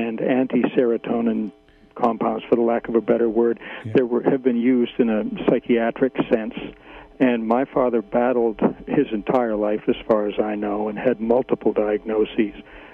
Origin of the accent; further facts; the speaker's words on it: Garberville, California, United States; I'm from the Garberville area.